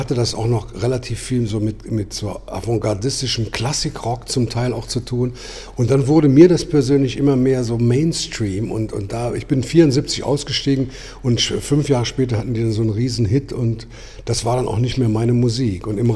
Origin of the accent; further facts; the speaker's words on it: Lower Saxony, Germany; Ich komme aus der Gegend von Hannover-Hildesheim.